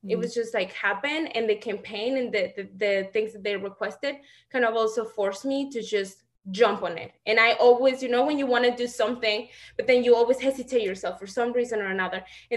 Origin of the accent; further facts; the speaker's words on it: Celaya, Guanajuato, Mexico; Celaya, Guanajuato, Mexico. So the city is very industrial.